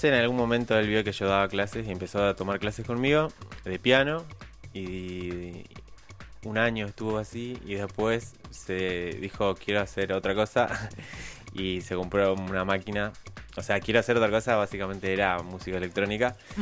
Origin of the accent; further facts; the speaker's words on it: Misiones, Argentina; Bueno, yo soy de Misiones, Ríos de Entre Ríos.